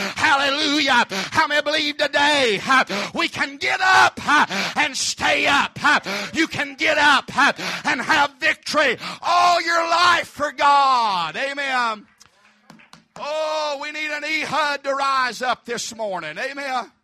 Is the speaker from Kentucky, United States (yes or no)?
yes; Kentucky, United States; He's from my home state of Kentucky.